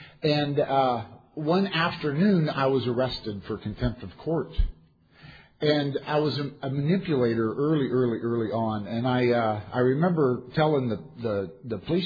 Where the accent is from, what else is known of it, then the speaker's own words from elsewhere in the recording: Idaho, United States; I'm from Idaho.